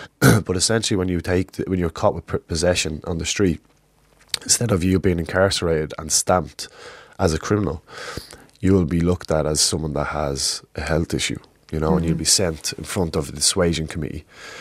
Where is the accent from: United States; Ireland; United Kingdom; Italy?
Ireland; And as Irish people, we've shown really important change over the last 2 to 3 years with the same-sex marriage and the repeal of the eighth. So change, Irish people are now open to change.